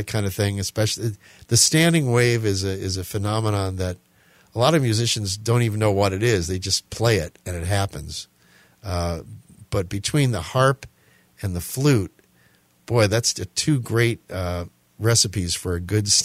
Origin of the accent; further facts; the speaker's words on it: Connecticut, United States; I'm from Connecticut. I believe there's a museum there, the Wadsworth Athenaeum, that had one of his pieces